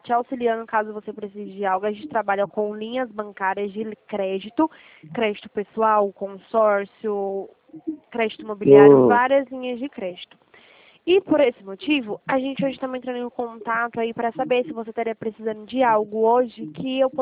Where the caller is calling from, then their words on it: São Paulo, Brazil; eu falo aqui de São Paulo, tá?